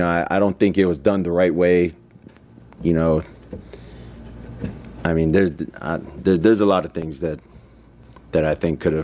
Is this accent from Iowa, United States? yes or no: no; Hawaii, United States; I've never been through any of that growing up in Hawaii.